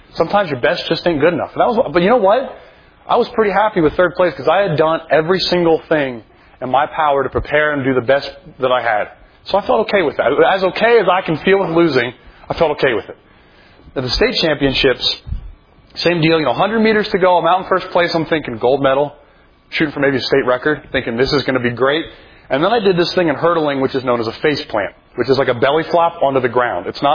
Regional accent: Maryland, United States; I said I grew up in Maryland, which, by the way, I thought Maryland was the South until I moved to Georgia

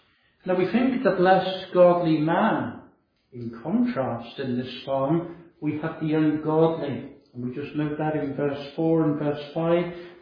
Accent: Totton, South East England, United Kingdom; I often used to look at these words growing up in Totten, for this psalm was in the vestibule on a display board.

